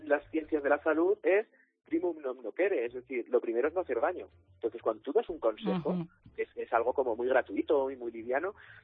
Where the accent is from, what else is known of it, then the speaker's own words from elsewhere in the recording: Castilla-La Mancha, Spain; now in Madrid, Spain; yo es que me tira la raíz, soy manchego.